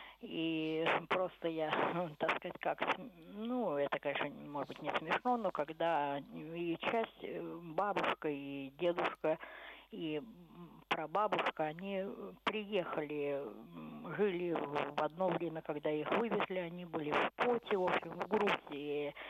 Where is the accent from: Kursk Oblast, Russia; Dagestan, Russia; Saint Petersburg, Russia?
Saint Petersburg, Russia; born there; я ленинградка по рождению. Ну, со стороны папы я в четвертом поколении ленинградка, со стороны мамы немножко поменьше.